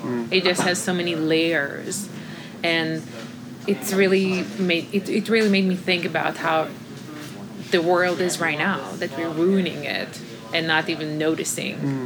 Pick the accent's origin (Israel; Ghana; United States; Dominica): Israel; Growing up in Israel, too, it's really complicated